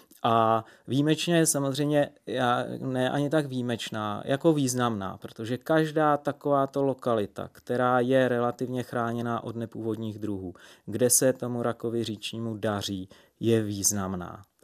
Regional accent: Vysočina Region, Czechia; pocházím právě z Vysočiny, z Pacovska, Mladovožická a zde jsou i dodnes nádherné lokality s rakem říčním

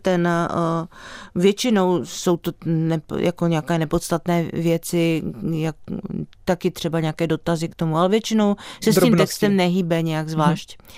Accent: Valašské Meziříčí, Zlín Region, Czechia; Já jsem z Valašského Meziříčí

